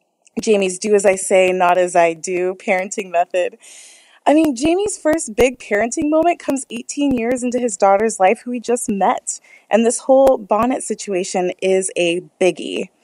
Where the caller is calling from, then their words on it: Phoenix, Arizona, United States; I'm calling from Phoenix, Arizona.